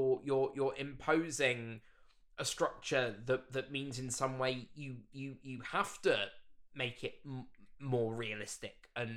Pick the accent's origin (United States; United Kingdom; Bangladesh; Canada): United Kingdom; being British, I just wanted to just talk a little bit about whether we do think this trope is particularly prevalent in UK sitcoms